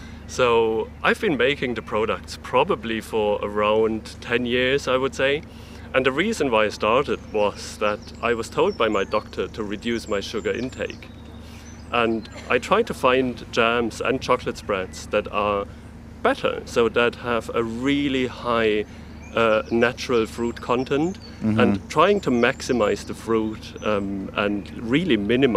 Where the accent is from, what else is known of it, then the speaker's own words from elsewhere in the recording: Germany; English is a second language; moved away as an adult; now in Ireland; I'm not from Ireland originally. I'm from Germany. I've been living in Ireland for around 5 years